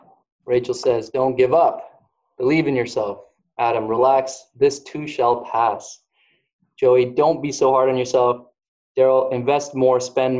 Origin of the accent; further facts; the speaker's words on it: Canada; I say your because I'm Canadian.